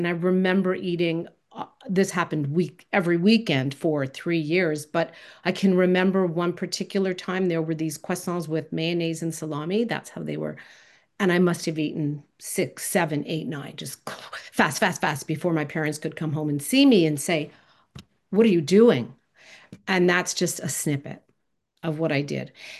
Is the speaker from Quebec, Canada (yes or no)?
yes; Montreal, Quebec, Canada; now in Toronto, Canada; I worked at a community center in downtown Toronto when I first arrived here. I'm originally from Montreal.